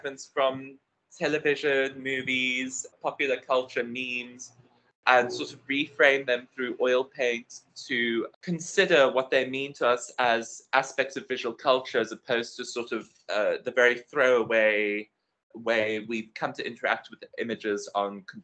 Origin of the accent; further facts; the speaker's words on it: George, Western Cape, South Africa; I'm the fourth one in a row, apparently. I am from George.